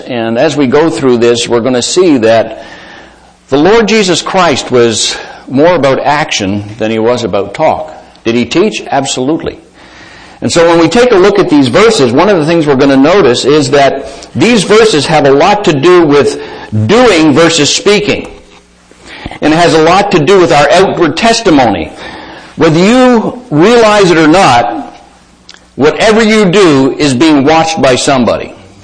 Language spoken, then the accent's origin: English; Canada; we were living in Toronto at the time. I was raised in Canada and raised on Canadian football.